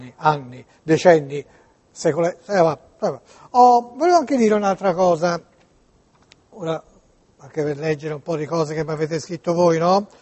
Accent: Tuscany, Italy; anche per non dimenticare che siamo toscani, no?

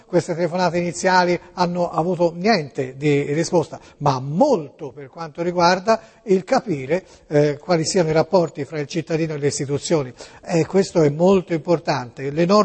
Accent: Tuscany, Italy; Ora, ragazzi, siamo in Toscana, questa è Toscana TV, io sono toscano

